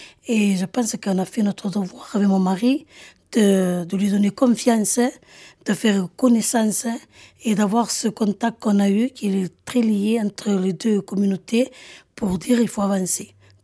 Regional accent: France; born there; nous sommes des Français avant tout. Hein. Nous sommes nés ici. Et en plus, moi, ce que je tiens à souligner, c'est que je suis née dans le quartier. Moi, je suis née dans ce quartier où on a eu tous nos anciens, nos habitudes, notre façon de vivre.

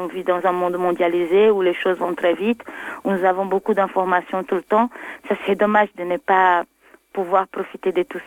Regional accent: Brazil; je suis brésilienne, je ne peux pas me passer de ça.

